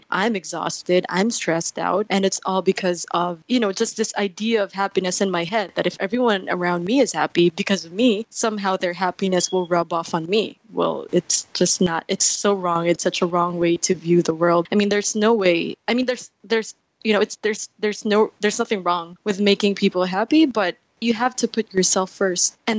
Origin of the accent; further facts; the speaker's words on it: Philippines; I am 22 years old. I'm from the Philippines.